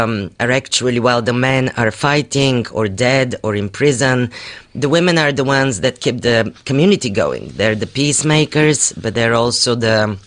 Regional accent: Bulgaria; I'm originally from Bulgaria.

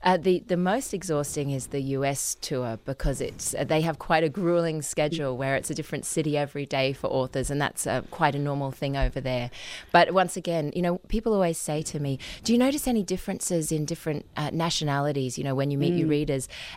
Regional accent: Tamborine Mountain, Queensland, Australia; also born or lived in South Australia / New South Wales; I was born in South Australia in Berry, where the orange juice comes from, and then we moved through rural New South Wales until we landed finally on Tambourine Mountain, which is a small community up in the mountains of southeast Queensland

